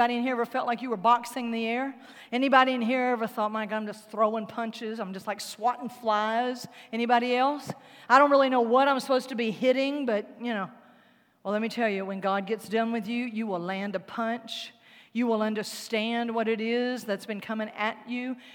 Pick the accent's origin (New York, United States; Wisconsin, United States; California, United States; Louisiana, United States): Louisiana, United States; I'm from South Louisiana. We say good looking.